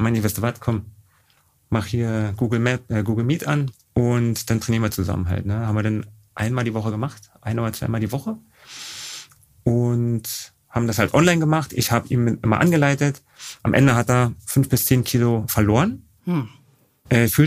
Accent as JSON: {"language": "German", "region": "Berlin", "country": "Germany", "tie": "born or raised there", "accent": "Berlin", "said": "Ich bin geborener Berliner und hört man vielleicht auch ein bisschen an meinem leichten Berliner Slang. Ja, aufgewachsen in Berlin-Tempelhof"}